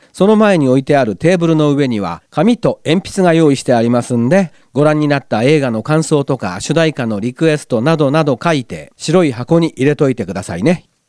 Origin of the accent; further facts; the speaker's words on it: Chiba, Japan; also born or lived in Osaka; now in Nagano, Japan; 私だって千葉県出身、アナウンサーの駆け出し時代は大阪に住んでいて、長野県に住んでもう34年ですからね。